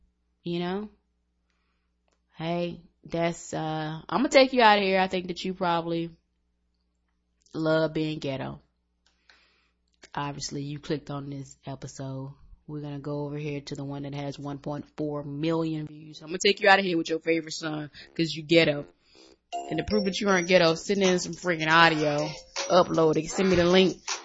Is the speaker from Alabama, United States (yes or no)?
yes; Alabama, United States; I'm from Alabama. I know southern fried chicken, church chicken, Popeye, Kentucky Fried Chicken. Then right down there in Birmingham, downtown Birmingham, we had Green Acres Chicken.